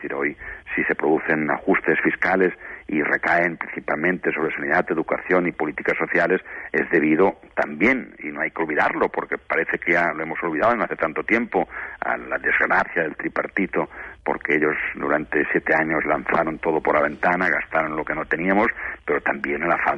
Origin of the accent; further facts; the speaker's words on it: Alcampell, Aragon, Spain; sobrevolar el territorio de mi pueblo de Alcampell